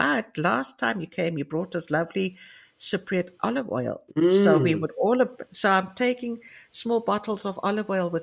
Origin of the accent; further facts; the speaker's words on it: South Africa; also born or lived in Greece / Chicago; now in Cyprus; I was a Greek Cypriot, the Cypriot diaspora, born and brought up in South Africa. I then moved to Greece because I married a Greek.